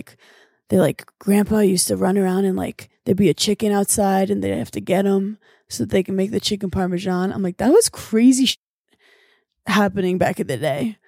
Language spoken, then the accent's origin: English; New York, United States; Like I'm just a New Yorker, which is funny because you're from Maryland